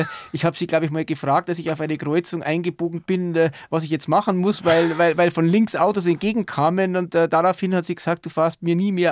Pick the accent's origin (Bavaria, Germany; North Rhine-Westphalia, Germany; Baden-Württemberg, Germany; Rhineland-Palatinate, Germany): Bavaria, Germany; Munich; born there; ich bin ein geborener Münchner, habe auch viele Vorfahren in München, die kommen zum Teil aus der Au, Handwerkerfamilie. … betrieb eine der ältesten Verzinnereien in München. Also mein Herz hängt genauso in München wie in Wessling.